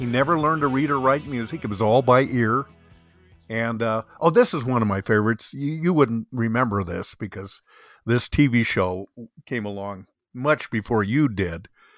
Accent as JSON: {"language": "English", "town": "Bend", "region": "Oregon", "country": "United States", "tie": "born or raised there", "said": "they shot several episodes right here in my hometown of Bend, Oregon."}